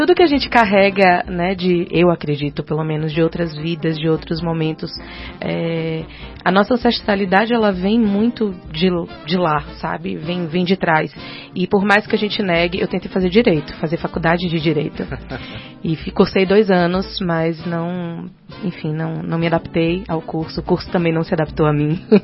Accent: Bahia, Brazil; E a Bahia, principalmente eu falo da Bahia porque eu sou de lá e eu posso falar com mais propriedade de onde eu venho.

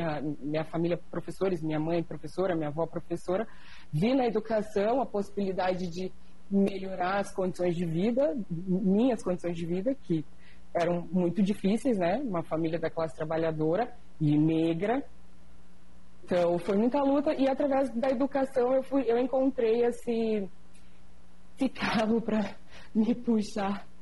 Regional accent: Curitiba, Paraná, Brazil; born there; eu nasci em Curitiba, já falei isso inúmeras vezes em vários lugares, e eu gosto de afirmar que nasci em Curitiba. Sou uma mulher preta, retinta

